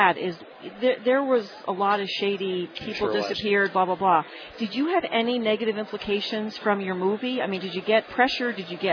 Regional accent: New Jersey, United States; I mean, I'm from Jersey. People commute there.

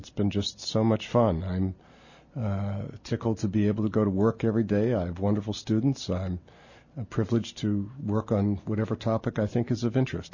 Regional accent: New England, United States; also born or lived in Midwest; I grew up in the East around water in New England and lived in the Midwest around the Great Lakes.

